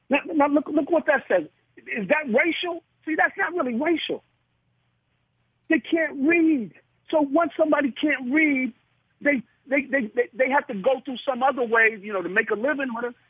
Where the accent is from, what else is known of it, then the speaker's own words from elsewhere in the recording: Connecticut, United States; So I grew up in Connecticut. I went to school in California.